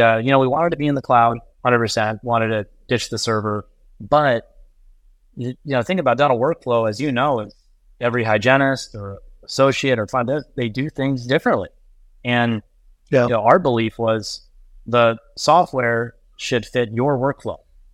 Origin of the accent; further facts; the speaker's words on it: Omaha, Nebraska, United States; Yep, born and raised in Omaha, and went away for college, but then came back.